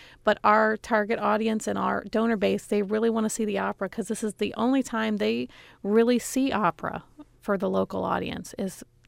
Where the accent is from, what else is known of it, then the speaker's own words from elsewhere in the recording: Illinois, United States; I only got positive messages when I was growing up in Iroquois County.